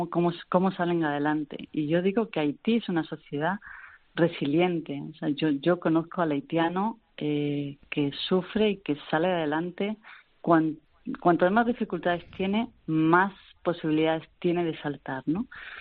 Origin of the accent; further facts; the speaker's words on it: Spain; yo como española